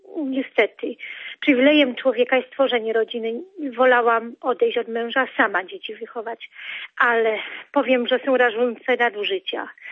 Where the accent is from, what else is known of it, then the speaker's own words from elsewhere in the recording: Nowy Sącz, Lesser Poland, Poland; now in Kraków, Poland; z Nowego Sącza, aktualnie teraz w Krakowie jestem